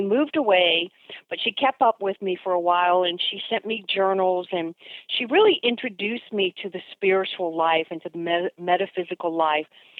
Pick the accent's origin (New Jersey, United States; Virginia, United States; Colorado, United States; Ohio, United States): Virginia, United States; Chuckatuck; So I grew up in Chuckytuck, Virginia, on a farm ranch, a mile and a half from the nearest secondary road.